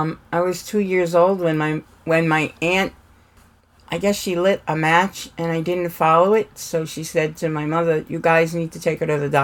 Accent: Brooklyn, New York, United States; I was born in Brooklyn, New York.

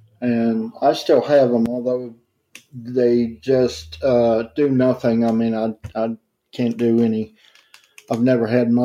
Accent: Carter City, Kentucky, United States; also born or lived in Ashland, United States; I grew up in a little town called Carter City, Kentucky, and obviously it's in Carter County. It's about 45 minutes out of Ashland, roughly.

